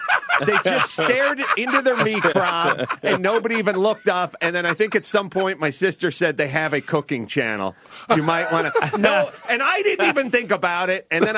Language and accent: English; North Hollywood, California, United States; I'm from North Hollywood.